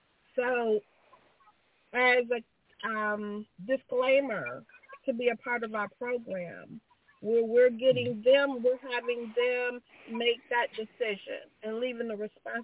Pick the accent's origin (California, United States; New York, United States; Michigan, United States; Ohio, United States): Ohio, United States; I'm from Ohio.